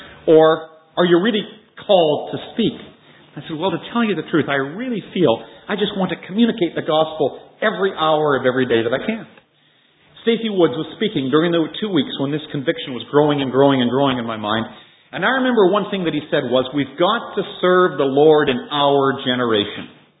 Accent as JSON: {"language": "English", "country": "Canada", "lives_now": "Australia", "said": "being a Canadian in Australia. And I know Graham and Betty Hayden, who are sitting in the front row here, they were in Vancouver last summer at the same church. You were at Granville Chapel, where I attend."}